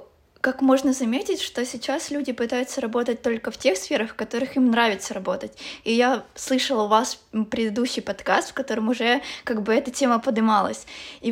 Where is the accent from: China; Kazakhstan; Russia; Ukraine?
Ukraine; Verkhnodniprovsk, Dnipropetrovsk Oblast; Я из Верхнеднепровска. Это совсем недалеко от Днепропетровска